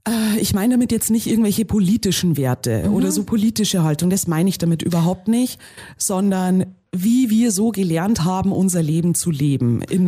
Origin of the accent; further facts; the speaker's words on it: Bavaria, Germany; es ist schon dieser kulturell sozialisierte bayerische Raum, wo ich sage, das ist, da habe ich eine Heimatverbundenheit hin.